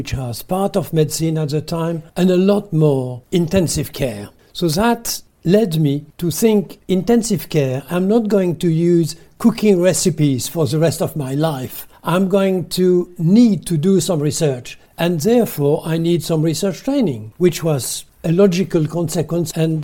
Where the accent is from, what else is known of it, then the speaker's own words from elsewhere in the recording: Geneva, Switzerland; My career started in Switzerland because I'm from Geneva, and as was usual, I went to school and university in Geneva